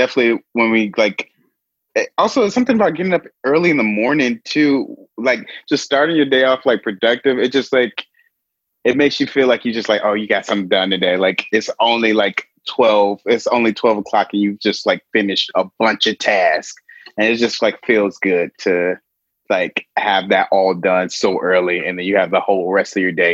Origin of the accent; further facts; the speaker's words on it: Atlanta, Georgia, United States; I'm from Atlanta.